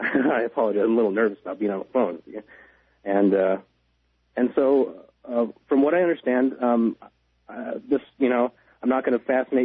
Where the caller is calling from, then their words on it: Los Angeles, California, United States; I'm calling from Los Angeles.